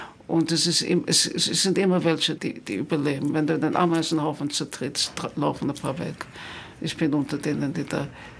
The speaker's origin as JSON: {"language": "German", "region": "Vienna", "country": "Austria", "tie": "born there", "said": "Und bin eben auch eine gebürtige Wienerin."}